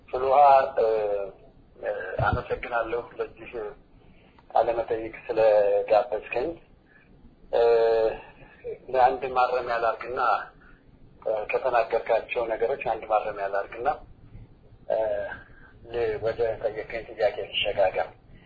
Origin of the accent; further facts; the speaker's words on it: Addis Ababa, Ethiopia; also born or lived in Moscow; ተወልጄ ያደግኩት አዲስ አበባ ከተማ ነው።